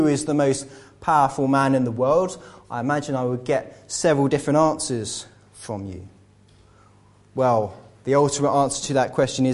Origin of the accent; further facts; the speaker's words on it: United Kingdom; because I'm British